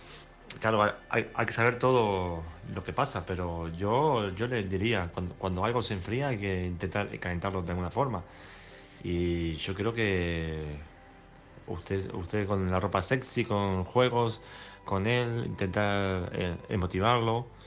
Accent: Balearic Islands, Spain; de Mallorca.

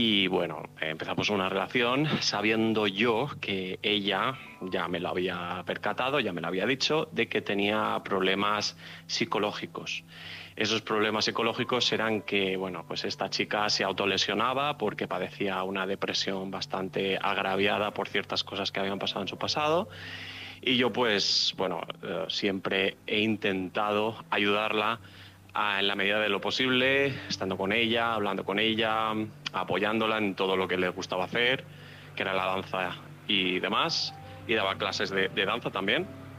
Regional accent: Balearic Islands, Spain; soy de Mallorca. Soy un joven que ahora tiene 37 años

